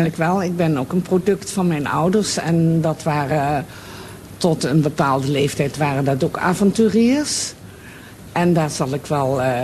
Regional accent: Limburg, Netherlands; moved away as an adult; now in Amsterdam, Netherlands; Ik woon weliswaar nu in Amsterdam-Noord, maar een echte Noorderling zal ik nooit worden. Ik ben een Limburgse en met een Belgische moeder, dus dat is nog zuidelijker. En daar ben ik opgegroeid en op mijn 21ste naar het grote avontuur in Amsterdam gegaan.

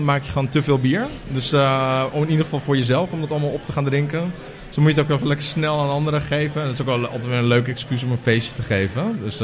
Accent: Terschelling, Friesland, Netherlands; Terschelling, waar ik vandaan kom.

